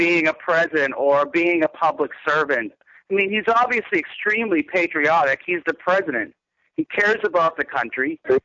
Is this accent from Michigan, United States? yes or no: no; Plymouth, Massachusetts, United States; born there; Yeah, I was.